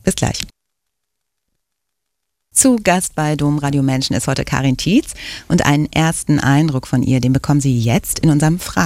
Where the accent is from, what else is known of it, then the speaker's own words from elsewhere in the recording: Cologne, North Rhine-Westphalia, Germany; Meine Kindheit in Köln war